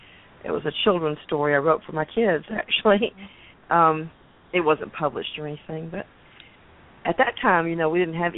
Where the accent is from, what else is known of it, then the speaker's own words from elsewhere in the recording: Georgia, United States; also born or lived in Virginia; I was born in Virginia and lived there until I was probably 4 or 5. And then we moved to Georgia. And I've been in, and I was in Georgia, you know, growing up.